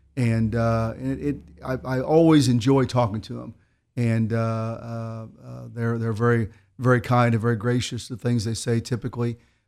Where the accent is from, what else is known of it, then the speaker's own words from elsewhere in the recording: Clay City, Indiana, United States; Went to high school at Clay City. So I've lived here all my life. I've born and raised in Clay City. I live within a mile where I've always lived. Lived on a family farm. My house my grandpa built back in the 30s.